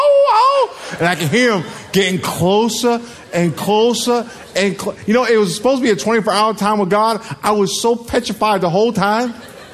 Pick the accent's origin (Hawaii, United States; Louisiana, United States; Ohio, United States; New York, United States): New York, United States; We're both from New York.